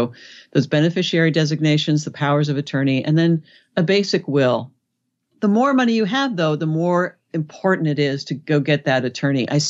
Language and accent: English; Los Angeles, California, United States; Well, you know, I'm from Los Angeles, so the big news there was the college admissions scandal.